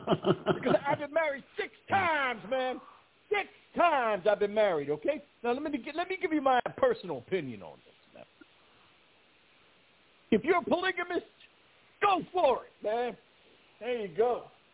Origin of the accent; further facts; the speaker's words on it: Provo, Utah, United States; Pastor Kent, understand something, okay? I was born and raised in Provo, Utah.